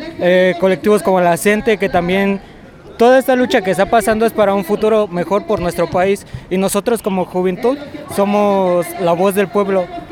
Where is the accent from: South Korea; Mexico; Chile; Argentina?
Mexico; Incluso a veces nosotros como mexicanos nos falta mucha empatía.